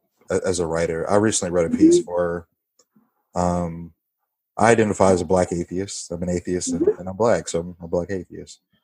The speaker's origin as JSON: {"language": "English", "town": "Little Rock", "region": "Arkansas", "country": "United States", "said": "Jackson specifically, and I'm from Little Rock, Arkansas."}